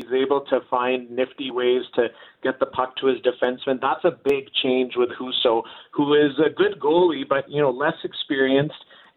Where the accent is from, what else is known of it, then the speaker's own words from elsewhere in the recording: Brooks, Alberta, Canada; shout out to my town, my hometown of Brooks, Alberta.